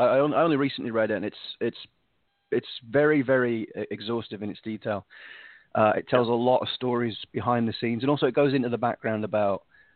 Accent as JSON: {"language": "English", "region": "England", "country": "United Kingdom", "said": "all the Scottish authors are very quick to point out that I'm English."}